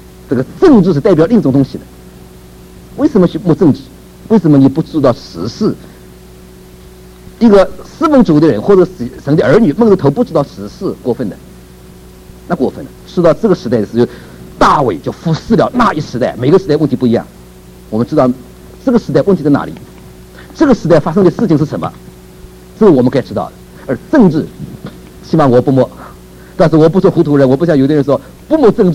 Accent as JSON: {"language": "Chinese", "country": "China", "said": "那么我们是中国人，总归是中国人，对不对？"}